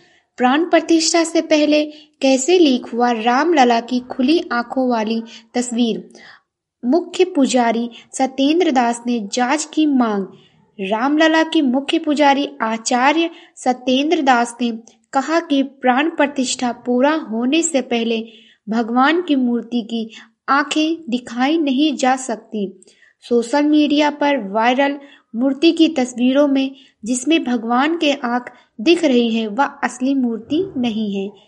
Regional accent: Gonda, Uttar Pradesh, India; और मैं गोंडा से हूँ।

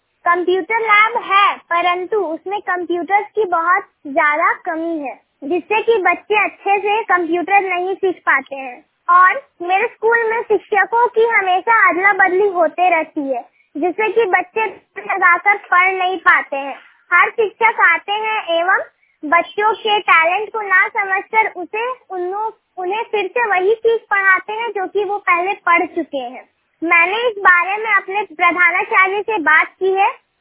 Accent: Vishnugarh, Jharkhand, India; विष्णुगढ़ छेड़ा से की रहने वाली हूँ।

